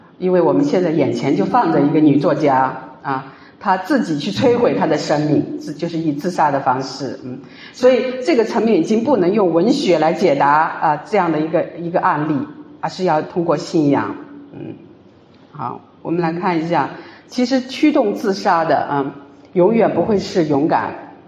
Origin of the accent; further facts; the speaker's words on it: China; 就是说我们中国人见面的时候都会说你吃了吗？